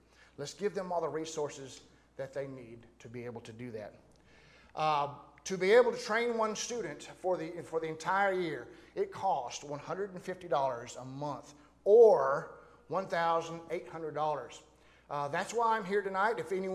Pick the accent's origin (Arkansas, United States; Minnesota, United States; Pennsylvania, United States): Arkansas, United States; I'm from Arkansas, mashed taters.